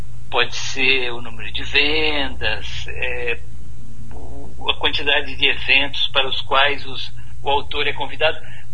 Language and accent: Portuguese; Maringá, Paraná, Brazil; moved away as an adult; Eu saí de Maringá, né, para fazer jornalismo em Curitiba em 1976. Mas o que pouca gente sabe é que eu comecei a minha atividade jornalística ainda em Maringá.